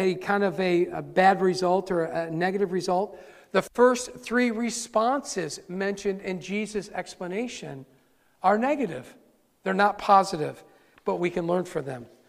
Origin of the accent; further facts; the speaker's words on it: Rome, New York, United States; When I was growing up in Rome, New York, I was a rule keeper.